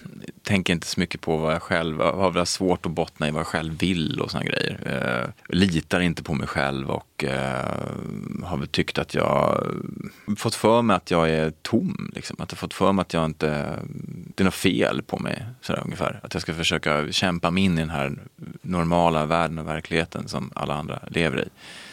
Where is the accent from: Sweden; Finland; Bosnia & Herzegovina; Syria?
Syria; mitt land där jag kommer från, Syrien